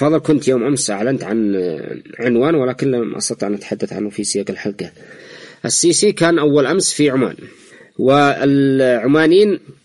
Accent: Yemen; عندنا هنا بس، عندنا في اليمن

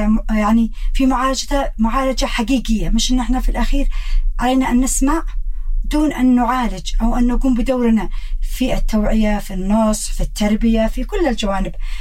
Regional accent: Yemen; accent: Yemeni; بمصطلحنا أو بلهجتنا احنا اليمنية

